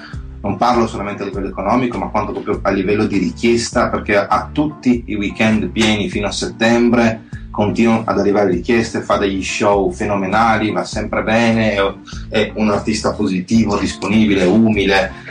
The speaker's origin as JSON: {"language": "Italian", "town": "Trieste", "region": "Friuli-Venezia Giulia", "country": "Italy", "tie": "born or raised there", "said": "noi siamo di Trieste, noi siamo cresciuti con Rototom, andavamo tutte le estati a Rototom"}